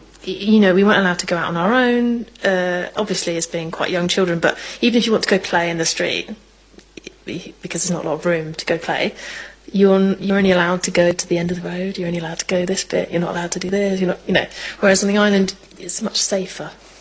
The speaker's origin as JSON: {"language": "English", "town": "Islington", "region": "London", "country": "United Kingdom", "tie": "born or raised there", "said": "Me and my brother and sister, we grew up mostly in Islington, in Angel. We lived in Stoke Newington for a bit, so kind of quite, you know, central London, you know, growing up."}